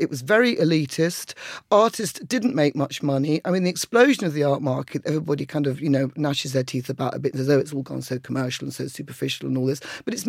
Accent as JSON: {"language": "English", "town": "Colchester", "region": "East of England", "country": "United Kingdom", "said": "I mean, I came from Essex girl, me."}